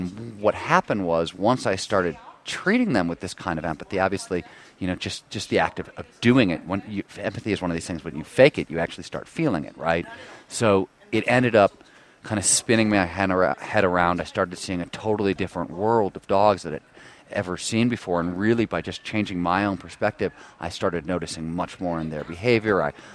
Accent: Midwest, United States; I was raised in the Midwest where, you know, a man is king of his castle

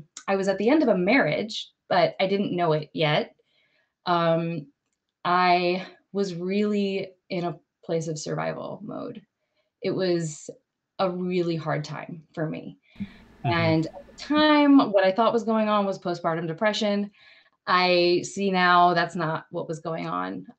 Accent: Potomac, Maryland, United States; born there; Yeah, so I was born in Potomac, Maryland, and I come from a close-knit Orthodox Jewish community.

